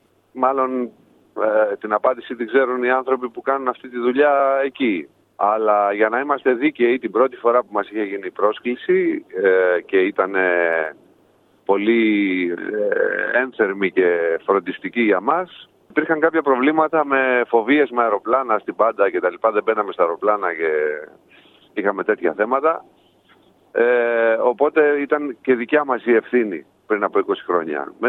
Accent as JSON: {"language": "Greek", "town": "Athens", "region": "Attica", "country": "Greece", "tie": "born or raised there", "said": "Εγώ γεννήθηκα στην Αθήνα, μεγάλωσα στην Αθήνα, μεγάλωσα στο Μενίδη. Για λίγα χρόνια βέβαια είχα περάσει και από τα Καμίνια, μια γειτονιά που είναι στο Πειραιά, κοντά στον Πειραιά."}